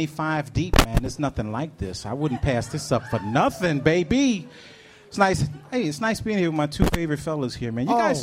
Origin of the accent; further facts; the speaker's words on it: Detroit, Michigan, United States; I say, hey, it's great to be here. I'm from Detroit.